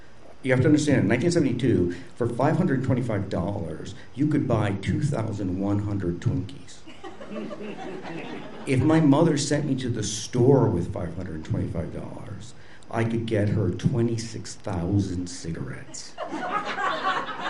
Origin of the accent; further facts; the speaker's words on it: Buffalo Grove, Illinois, United States; I grew up in Buffalo Grove, which was a frontier suburb of Chicago. Three doors down, my street ended in a cornfield.